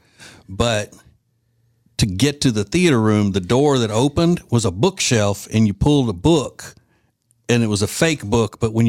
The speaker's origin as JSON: {"language": "English", "region": "Louisiana", "country": "United States", "tie": "born or raised there", "said": "And North Carolina dirt is different than where we grew up in Louisiana, because it's all just red mud, red clay, you know."}